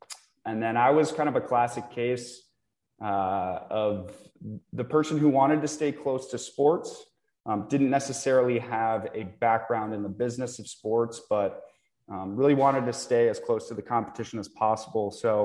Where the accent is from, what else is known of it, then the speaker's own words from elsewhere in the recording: Connecticut, United States; also born or lived in Cleveland / Phoenix; My family actually moved all around. I grew up in Connecticut, Had a stint out in Cleveland during the prime then Cleveland Indians years in the 90s.